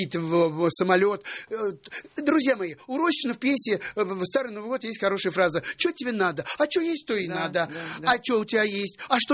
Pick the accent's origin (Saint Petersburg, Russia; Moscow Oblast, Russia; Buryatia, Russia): Moscow Oblast, Russia; Orekhovo-Zuyevo; я бесплатно привозил свои премьерные фильмы в родной город. Кстати, город Орехово-Зуево, привет тебе. Я почетный гражданин этого города.